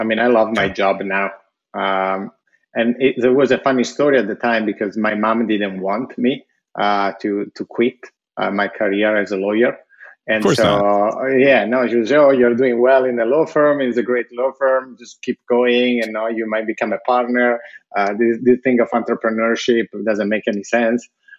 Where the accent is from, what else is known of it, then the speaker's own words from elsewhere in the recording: Italy; when I was growing up in Italy